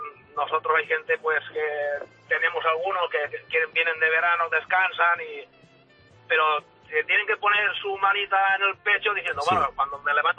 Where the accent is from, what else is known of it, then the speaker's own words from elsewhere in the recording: Benicàssim, Valencian Community, Spain; estoy corriendo las calles ahora, bueno, de mi ciudad, de mi pueblo. Benicàssim, de Ciudad de Festivales